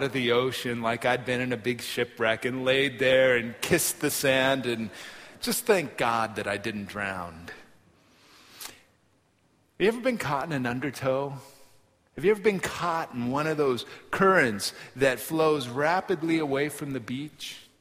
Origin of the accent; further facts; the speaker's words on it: California, United States; I was growing up in Orange County, and it's summertime